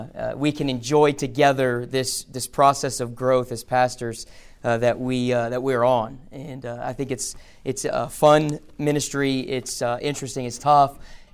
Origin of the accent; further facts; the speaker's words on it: Las Vegas, Nevada, United States; I grew up in Las Vegas, Nevada. I grew up in a church very different than this one. I grew up in a small Southern Baptist church.